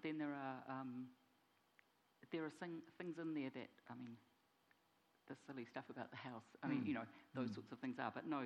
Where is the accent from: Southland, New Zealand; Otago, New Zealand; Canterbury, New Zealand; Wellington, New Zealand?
Wellington, New Zealand; Lower Hutt; I grew up in Lower Hutt. I mean, that's where I spent most of my, all of my childhood, actually.